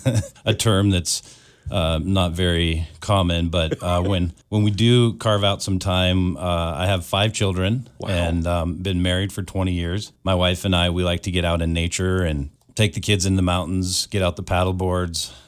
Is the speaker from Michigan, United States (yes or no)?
no; Columbia Falls, Montana, United States; I graduated in 1997, played basketball, did the whole sports thing, loved growing up in Columbia Falls, and, you know, spread my wings and flew a little bit after high school.